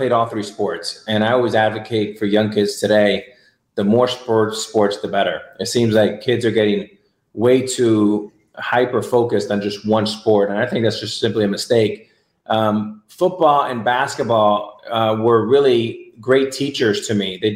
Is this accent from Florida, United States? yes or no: yes; Miami, Florida, United States; So I grew up in Miami, and Miami is wholly different than it is today. It was obviously much smaller, and not as kind of a global city